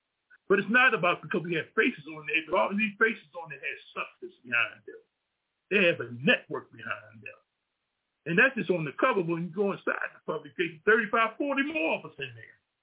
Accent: Baltimore, Maryland, United States; I'm from Baltimore.

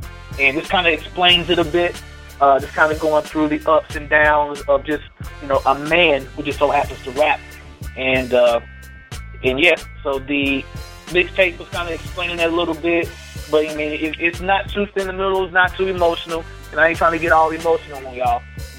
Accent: North Carolina, United States; I'm currently residing in Raleigh, North Carolina. But just all day, 704-919, you know, born and raised in North Carolina. So North Carolina's been good to me, so I'm more than happy to carry that flag.

